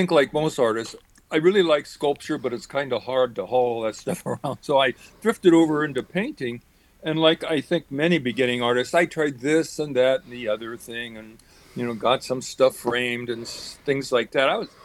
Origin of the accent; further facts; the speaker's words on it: Florida, United States; born there; I was born in Florida, where my dad was in the Army Air Corps.